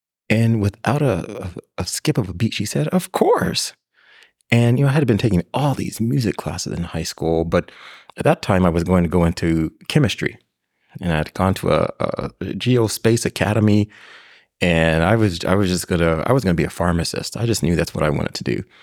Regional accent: Pasadena, California, United States; So I am from Southern California. I am fourth generation from Pasadena, California, and came through public schools.

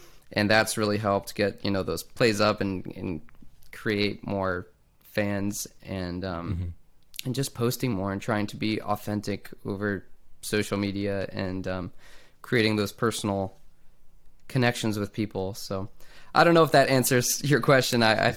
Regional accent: Jupiter, Florida, United States; And yeah, definitely growing up in Jupiter was a huge part of that too, because, you know, Jupiter's this local beach town

